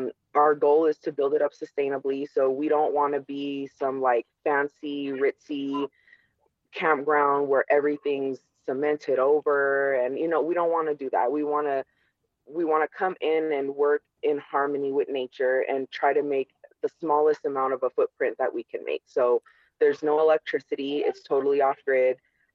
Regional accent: California, United States; So, like, I came from California.

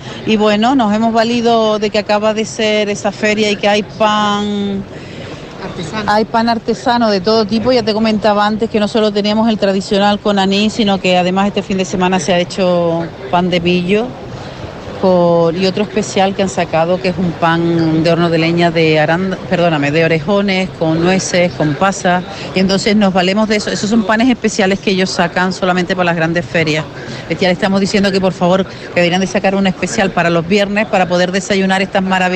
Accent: Fuerteventura, Canary Islands, Spain; Es que, ¿sabes lo que pasa? Que ya no somos solo majoreros.

